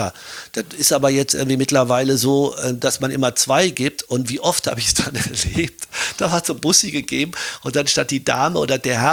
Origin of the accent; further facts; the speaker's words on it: Germany; now in Austria; rede jetzt von mir als Deutscher, als Piefke in Österreich